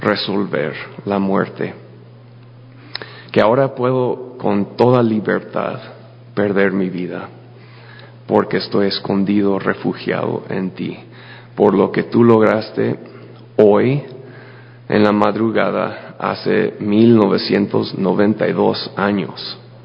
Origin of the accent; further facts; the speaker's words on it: United States; Spanish is a second language; Y yo, como buen gringo, lo transliteré a español sin checar si era la misma cosa.